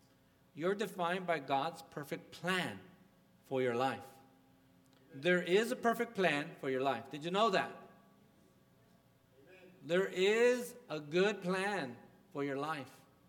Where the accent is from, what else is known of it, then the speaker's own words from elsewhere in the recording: Donna, Texas, United States; He was telling me the story when he found out I was from Donna.